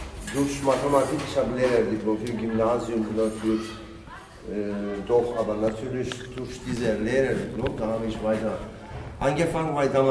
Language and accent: German; Turkey; German is a second language; Ich bin Kurde aus der Türkei. Deswegen spreche ich perfekt kurdisch, perfekt türkisch